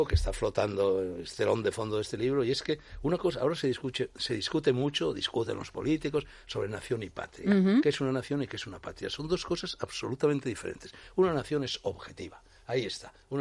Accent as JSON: {"language": "Spanish", "country": "Spain", "said": "¿cómo no voy a ser español si he nacido en España?"}